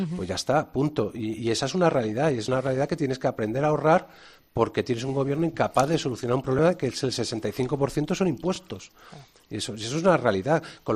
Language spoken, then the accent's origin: Spanish; Cádiz, Andalusia, Spain; Y yo lo digo yo que soy gaditano, ¿eh? Pero perdí la gracia en los destinos de mi padre.